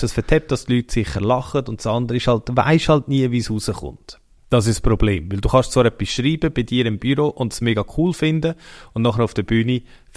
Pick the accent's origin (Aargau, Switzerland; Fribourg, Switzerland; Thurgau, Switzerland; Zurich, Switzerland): Zurich, Switzerland; in Bern ist doch der auch ein Begriff oder nur bei uns in Zürich?